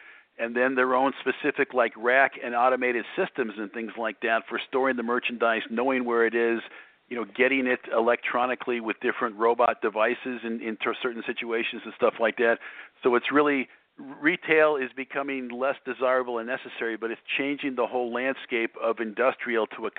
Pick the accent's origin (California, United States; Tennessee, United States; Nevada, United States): California, United States; Los Angeles; now in Temecula Valley, United States; I live in an area called the Temecula Valley, which is about an hour north of San Diego, but I grew up in Los Angeles, and moved out here like 13 years ago.